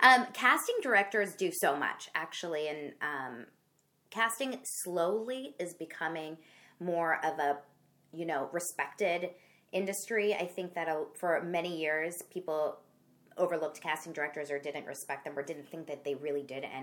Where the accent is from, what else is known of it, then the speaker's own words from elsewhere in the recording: Los Angeles, California, United States; I was raised here in Los Angeles, born and raised.